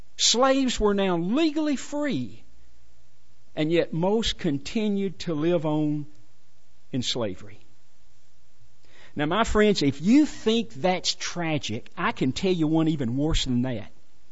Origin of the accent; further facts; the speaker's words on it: United States; As an American, I confess I find myself somewhat confused